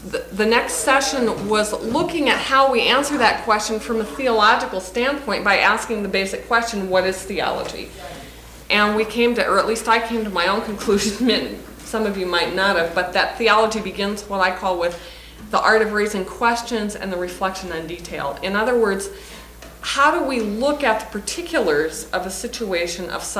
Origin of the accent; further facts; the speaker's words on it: Sioux Falls, South Dakota, United States; I'm from Sioux Falls, South Dakota. I teach at Augustana College, primarily in the area of theology, occasionally philosophy.